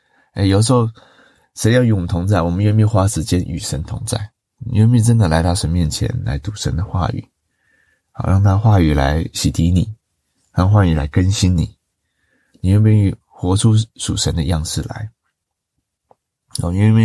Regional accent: China; 以前战乱啊，以前动乱啊的日子，我们中国人都已经走过来了。

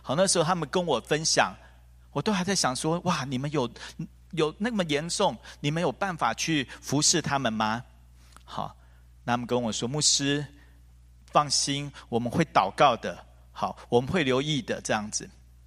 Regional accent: Taiwan; 他们有人说我们台湾人的讲话比较撒娇，

